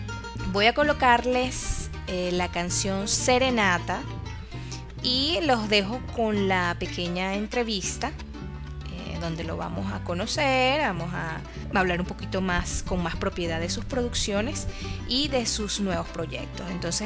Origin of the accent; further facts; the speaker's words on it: Venezuela; Y pues la que nos representa a nosotros como venezolanos.